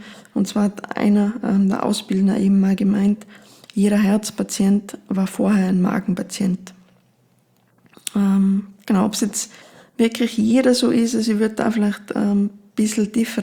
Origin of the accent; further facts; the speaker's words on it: Tyrol, Austria; das wird jetzt auch das Kraut nicht fett machen, wie man bei uns in Tirol so schön sagt